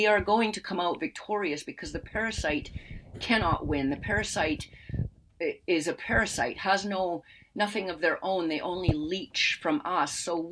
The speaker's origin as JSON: {"language": "English", "country": "Canada", "said": "from Canada, a former political prisoner."}